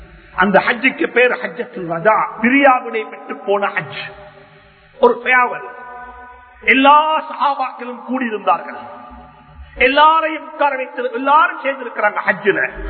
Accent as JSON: {"language": "Tamil", "country": "Sri Lanka", "tie": "born there", "said": "இந்த இலங்கையில நாங்கள் பிறந்தோம், இலங்கை பிரஜைகளாக வாழ்ந்து கொண்டிருக்கிறோம்."}